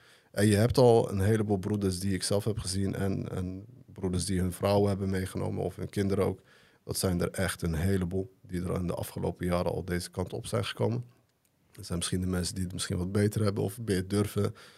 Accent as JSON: {"language": "Dutch", "country": "Morocco", "lives_now": "Netherlands", "said": "Laten we eens ervoor zorgen dat we als Marokkanen bij elkaar kunnen komen."}